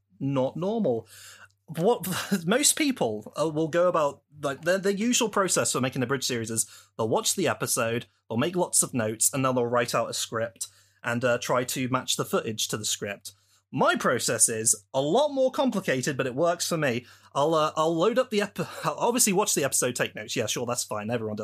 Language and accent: English; United Kingdom; I'm shockingly a British person from the UK.